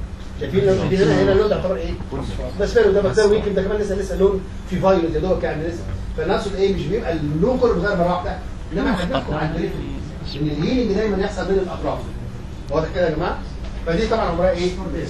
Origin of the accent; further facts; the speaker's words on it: Egypt; بيسموه صرصور الودن احيانا اللغه العاميه بقى عندنا في مصر